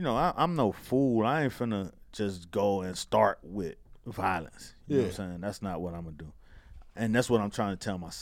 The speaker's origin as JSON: {"language": "English", "town": "Miami", "region": "Florida", "country": "United States", "said": "I'm from Miami. You be in real situations with real danger and real, like, life or death shit."}